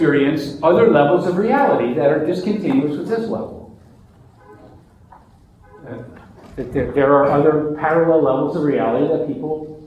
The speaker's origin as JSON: {"language": "English", "region": "Missouri", "country": "United States", "said": "Most of you know that I come from a science background, and I'm from Missouri."}